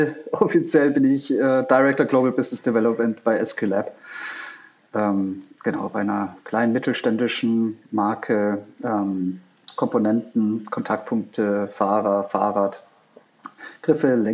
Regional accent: Munich, Bavaria, Germany; born there; Gebürtiger Münchner

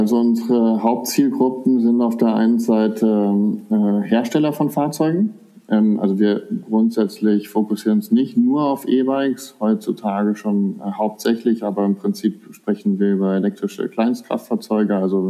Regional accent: Frankfurt, Hesse, Germany; born there; also born or lived in Munich / Berlin; now in Nuremberg, Germany; Ich bin geboren in Frankfurt, aber ansonsten habe ich mehr ein Nomadenleben geführt bisher. Ich habe lange in München und in Berlin gewohnt. Mittlerweile ist meine Wahlheimat Franken und ich wohne in der Region Nürnberg.

